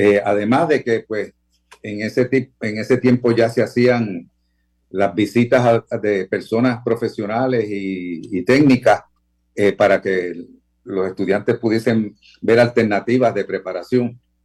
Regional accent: Santurce, Puerto Rico; born there; yo nací en Santurce, en el Hospital Pavía, que todavía está por allí, la parada 22, en el 1945

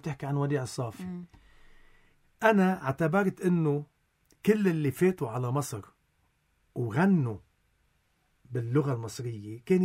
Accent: Lebanon; accent: Lebanese; نحن الغنية اللبنانية بيحبوا لكنتنا

